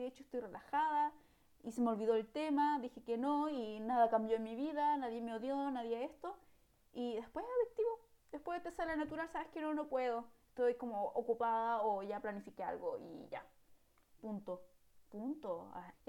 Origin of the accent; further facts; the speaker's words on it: Chile; nosotros como chilenos